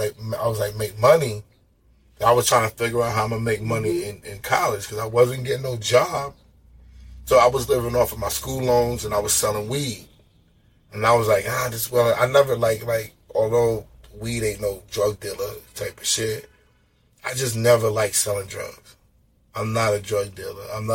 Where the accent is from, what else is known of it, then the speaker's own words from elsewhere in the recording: Queens, New York, United States; Yo, you from Queens, and I'm from Queens.